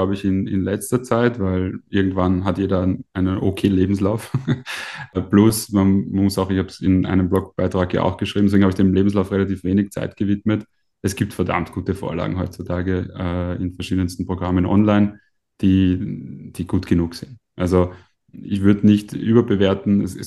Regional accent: Vienna, Austria; wobei man als Wiener ja auch eine Leidenschaft für schlechten Kaffee entwickeln kann.

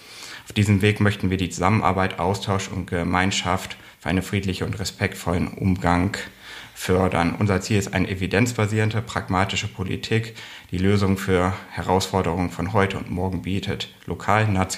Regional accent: Remscheid, North Rhine-Westphalia, Germany; ich bin 37 Jahre alt, komme gebürtig aus Remscheid

